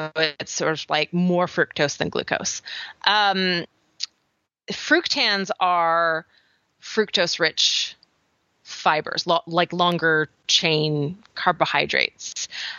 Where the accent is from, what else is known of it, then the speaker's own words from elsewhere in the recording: Canada; accent: Canadian; We'll go home for the summer again. That'll refresh in my Canadian accent for a couple months.